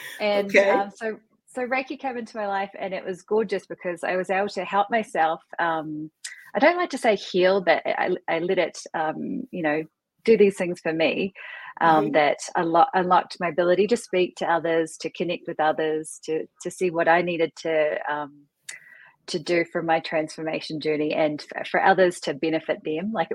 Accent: New Zealand; So I'm originally from New Zealand.

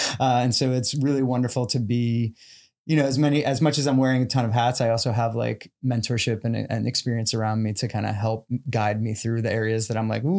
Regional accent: Miami, Florida, United States; I grew up in Miami and shout out Miami-Dade Public Schools and the magnet programs.

